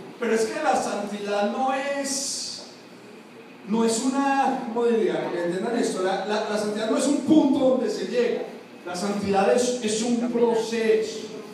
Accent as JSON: {"language": "Spanish", "town": "Medellín", "region": "Antioquia", "country": "Colombia", "said": "Yo soy de Medellín, los que conocen Medellín, Medellín es un valle, ¿cierto?"}